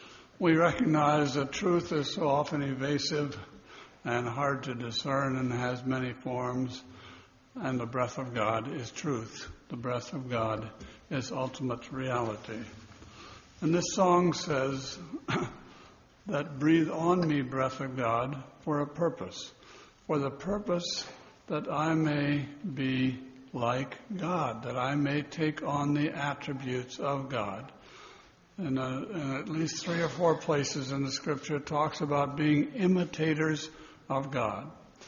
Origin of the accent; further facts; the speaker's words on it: Ohio, United States; Now, I grew up in Western Ohio, And at West Clinton Mennonite Church, when I grew up, there's a men's chorus.